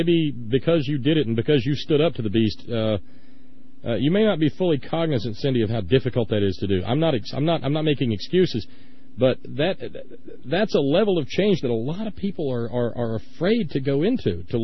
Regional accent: Ireland; I implore you as an Irishman who has seen some of these things close up

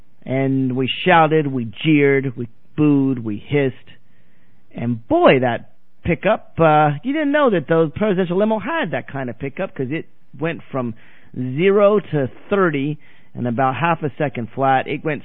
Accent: Nashville, Tennessee, United States; I'm from Nashville, Tennessee, and I worked in Al Gore's Senate campaign when I was in high school

